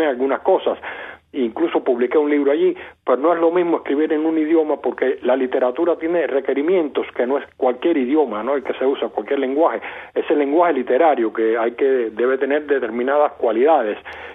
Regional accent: Cuba; moved away; como yo me fui de Cuba y todavía no era muy conocido en Cuba

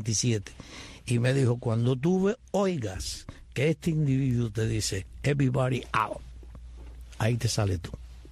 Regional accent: Cuba; now in Miami, United States

